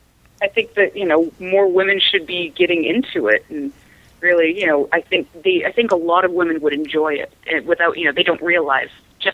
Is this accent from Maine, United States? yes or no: yes; Maine, United States; Well, I was raised here in Maine. I actually live about 10 minutes from where I grew up.